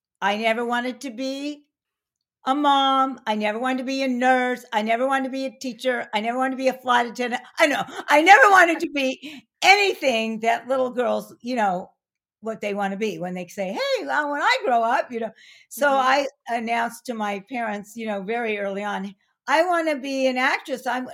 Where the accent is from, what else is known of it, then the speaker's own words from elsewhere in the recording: Arcadia, California, United States; also born or lived in Pasadena; Yeah. I grew up in Arcadia. I was born in the hospital. I was born in Pasadena.